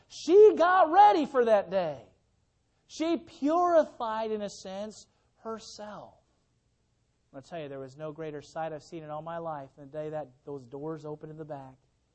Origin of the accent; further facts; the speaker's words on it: Illinois, United States; She was therefore going to have the wedding ceremony in my hometown in Illinois, where she'd only been once in her life.